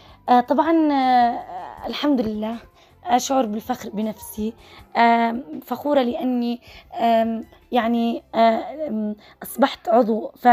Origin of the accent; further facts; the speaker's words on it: Sanaa, Yemen; born there; من مواليد محافظة صنعاء، أعتبر الثانية بين إخواني وأخواتي،